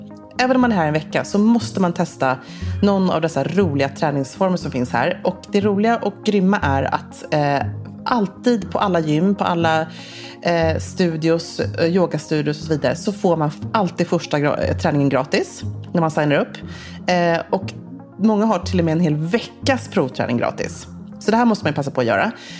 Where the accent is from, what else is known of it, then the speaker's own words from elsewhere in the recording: Sweden; hemma i Sverige så juicar vi för att detoxa